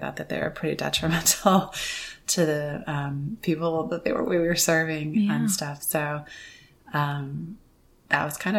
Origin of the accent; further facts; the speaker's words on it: Thousand Oaks, California, United States; also born or lived in Santa Barbara / Michigan; I'm from Thousand Oaks, California. My mom, my parents were divorced when I was young. So my dad was always in Santa Barbara. So I spent a lot of time in Santa Barbara. She moved us, we moved with her to Michigan.